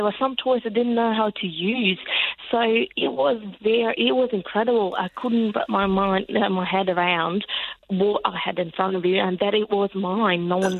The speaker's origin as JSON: {"language": "English", "country": "Ukraine", "tie": "born or raised there", "said": "My childhood was quite good, but it was childhood when we lived in need, because after the collapse of Soviet Union"}